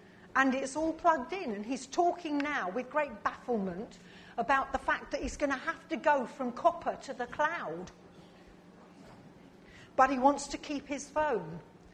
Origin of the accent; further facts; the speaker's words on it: United Kingdom; We're British and we can teach the rest of the world how to queue.